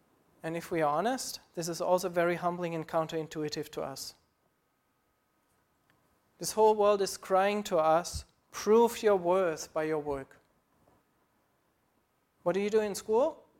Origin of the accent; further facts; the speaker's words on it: Germany; So I grew up in Germany in a Christian country. I'm part of the state church here.